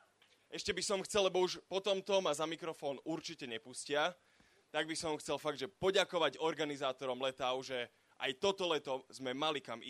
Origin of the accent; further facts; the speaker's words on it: Komárno, Nitra Region, Slovakia; also born or lived in Brno; now in Zvolen, Slovakia; som z Komárna, ale býval som donedávna v Brne. A asi... No, však počkaj. Asi pred rokom som sa presťahoval do Zvolena.